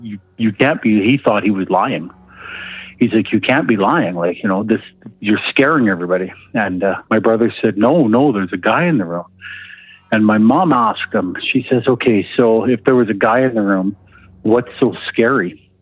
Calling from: Alberta, Canada; calling from Alberta.

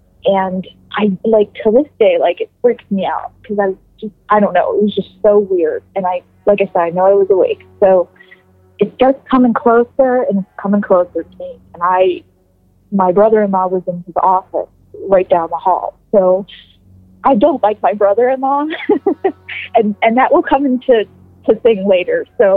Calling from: Youngstown, Ohio, United States; I'm calling from Youngstown, Ohio.

